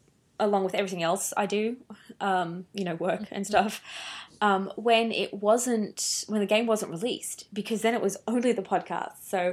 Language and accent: English; Australia; I'm from Australia.